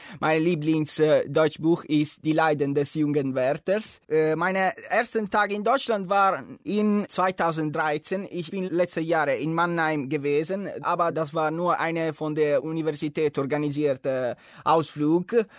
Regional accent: Italy; German is a second language; now in Germany; Ich komme aus Italien und ich bin am 1986 geboren und ich bin Übersetzer von Beruf.

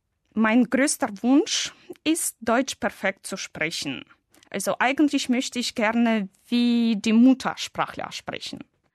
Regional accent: Minsk, Belarus; German is a second language; moved away as an adult; now in Germany; Ich komme aus Minsk. Minsk ist die Hauptstadt von Weißrussland. Ich bin im Jahre 1979 geboren.

